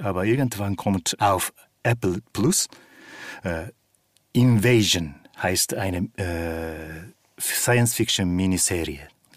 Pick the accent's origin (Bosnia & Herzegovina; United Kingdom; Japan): Japan; Ich bin in Japan aufgewachsen und immer ferngeguckt und das kann ich.